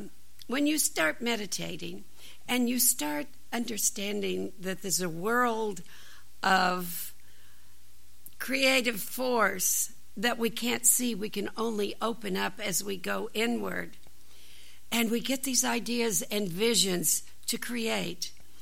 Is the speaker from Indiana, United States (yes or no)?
yes; Indiana, United States; You know, I'm from Indiana